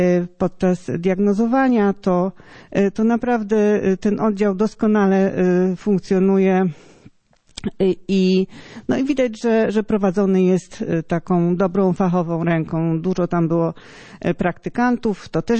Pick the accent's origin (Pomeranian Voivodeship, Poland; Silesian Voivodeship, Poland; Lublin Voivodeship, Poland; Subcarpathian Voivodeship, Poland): Subcarpathian Voivodeship, Poland; ja jestem akurat spod Przemyśla